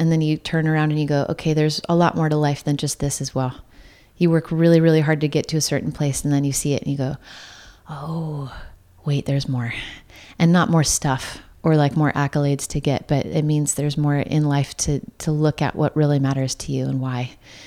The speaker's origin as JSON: {"language": "English", "region": "California", "country": "United States", "tie": "born or raised there", "said": "I grew up in Northern California most of my life, which was an odd combo to like grow up in Santa Cruz County and then grow up in a really conservative household."}